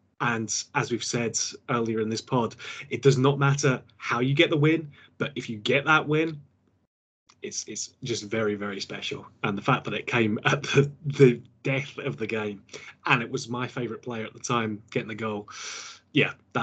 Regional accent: Chicago, Illinois, United States; born there; I'm American as well. You can obviously tell from my accent. But I was born in Chicago.

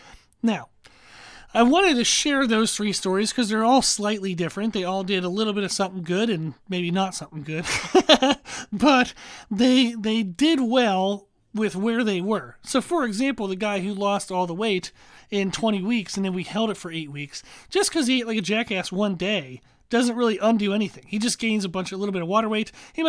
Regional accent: Pennsylvania, United States; I'm not sure. I'm from Pennsylvania originally. I don't remember there being marshmallows on our sweet potatoes.

